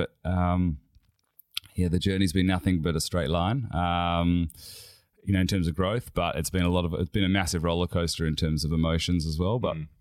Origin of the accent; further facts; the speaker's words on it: Perth, Western Australia, Australia; moved away as an adult; now in Sydney, Australia; So I did law and finance here in Sydney. I grew up in Perth. I moved over right when university started